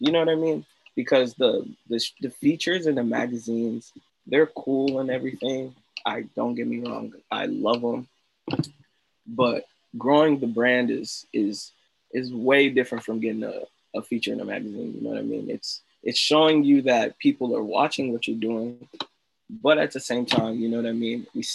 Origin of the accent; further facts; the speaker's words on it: England, United Kingdom; born there; And what was crazy is because I was born in England. I have a lot of family in England.